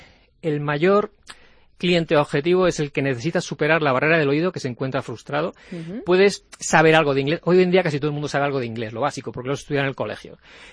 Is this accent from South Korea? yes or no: no; Murcia, Region of Murcia, Spain; que soy de aquí de Murcia